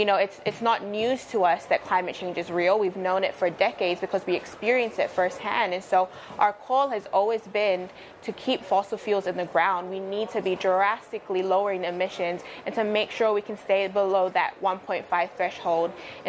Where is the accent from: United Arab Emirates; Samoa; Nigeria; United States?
Samoa; So I'm from Western Samoa, and there is the American Samoa part of our islands.